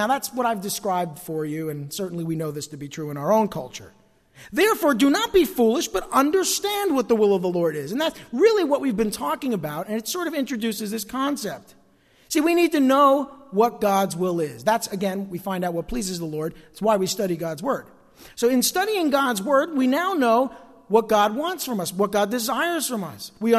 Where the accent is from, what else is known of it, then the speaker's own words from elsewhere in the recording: East Rutherford, New Jersey, United States; I grew up here in East Rutherford, New Jersey, the home of the New York Giants. I grew up there in a working class neighborhood, a grandchild of Italian immigrants.